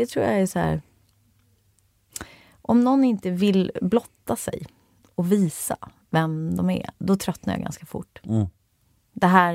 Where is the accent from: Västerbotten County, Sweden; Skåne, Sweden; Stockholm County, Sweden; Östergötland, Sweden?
Stockholm County, Sweden; Rotebro; För jag är uppvuxen i Rotebro. Det är liksom inte Östermalm. Men alla tror alltid att jag är så här överklass.